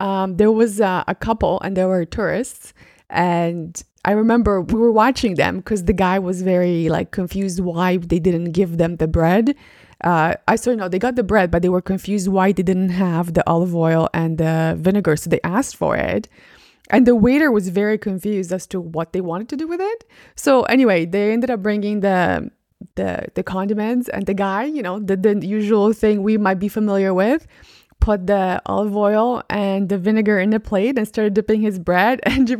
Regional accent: Canada; we grew up in Canada

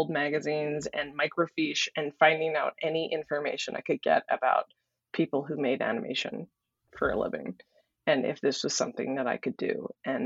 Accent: Philadelphia, Pennsylvania, United States; born there; Well, so I was born in Philadelphia, oldest of four.

